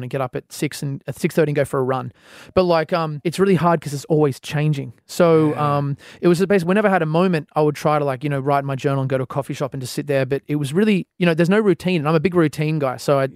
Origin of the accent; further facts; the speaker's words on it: Australia; as an Australian artist